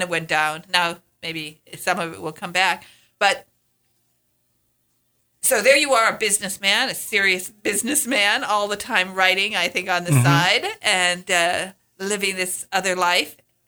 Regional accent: Highland Park, Michigan, United States; I'm from Highland Park, Michigan, which was

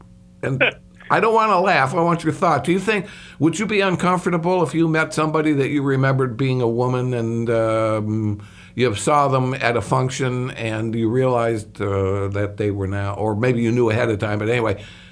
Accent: Chicago, Illinois, United States; I'm from Chicago. I understand that.

